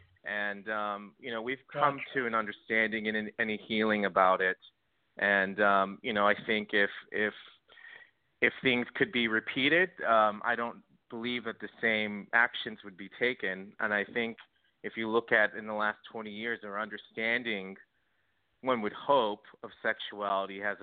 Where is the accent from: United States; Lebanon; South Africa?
United States; Park Forest, Illinois; also born or lived in Harvey / Chicago Heights; I was born in Harvey, Illinois. That just that community itself is, I guess, an impoverished neighborhood. But I didn't grow up there. I grew up in Park Forest in Chicago Heights.